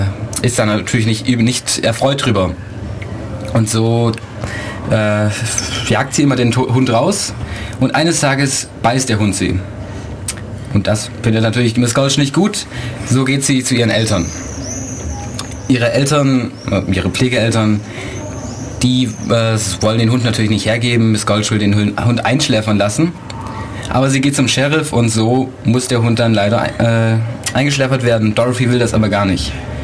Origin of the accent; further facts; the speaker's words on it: Ulm, Baden-Württemberg, Germany; ich komme aus Ulm.